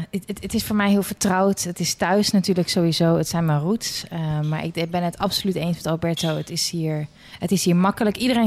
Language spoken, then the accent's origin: Dutch; Curaçao; Maar ik kom niet uit Nederland. Dus ik ben ook niet Nederlands zoals de Nederlander is. Maar ik ben ook geen ras-echte Antilliaan.